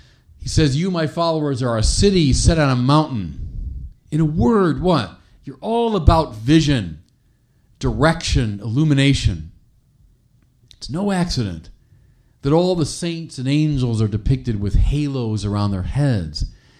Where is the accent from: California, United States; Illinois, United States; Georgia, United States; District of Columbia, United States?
Illinois, United States; Chicago; Streets in my hometown, Chicago, have become a killing field.